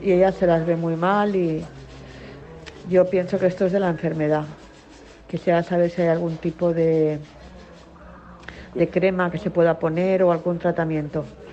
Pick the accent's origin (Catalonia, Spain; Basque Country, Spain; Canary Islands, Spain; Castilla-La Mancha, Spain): Catalonia, Spain; Barcelona; soy de Barcelona.